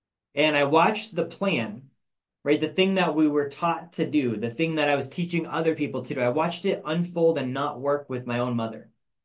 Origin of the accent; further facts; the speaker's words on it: Alaska, United States; I grew up in Alaska.